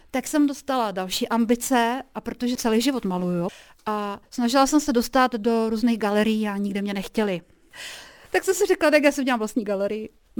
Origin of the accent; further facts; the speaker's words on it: Polička, Pardubice Region, Czechia; also born or lived in Prague; now in Chrudim, Czechia; já jsem jakoby od Poličky, že jo, ale 30 let jsem žila v Praze a když jsem zjistila, že už ta Praha je pro mě zbytečně moc, tak jsem si říkala, že se odstěhuji zase někam jakoby blíž k těm svým kořenům, ale skončila jsem v Chrudimi.